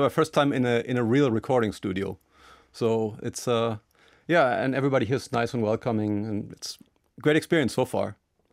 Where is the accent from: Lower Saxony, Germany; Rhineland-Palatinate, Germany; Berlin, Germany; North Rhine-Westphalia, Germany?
Rhineland-Palatinate, Germany; Trier; moved away as an adult; also born or lived in South Carolina / Urbana-Champaign / Toronto; now in San Diego, United States; And I grew up in Trier, Germany's oldest city, for the first 20 years of my life. I did my undergrad there